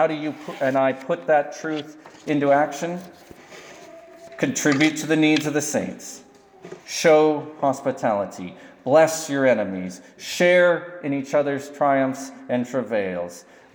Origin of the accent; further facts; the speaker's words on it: Lewiston, Idaho, United States; Like, I was raised in Lewiston. I get the Western man personality.